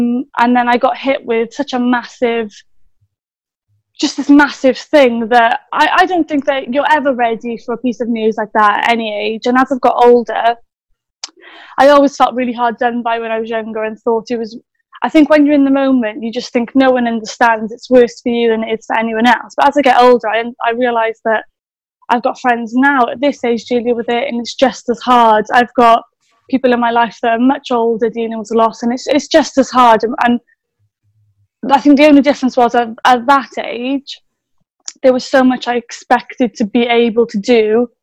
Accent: Wales, United Kingdom; I'm from Wales.

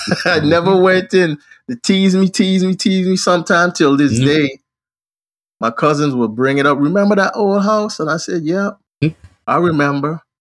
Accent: Virginia, United States; Back when I was when I was growing up in Virginia

